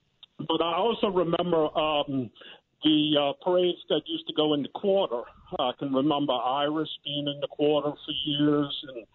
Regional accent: New Orleans, Louisiana, United States; I grew up in Gentilly

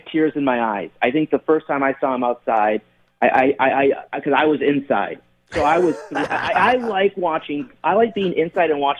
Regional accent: Minneapolis, Minnesota, United States; But I grew up in Minneapolis.

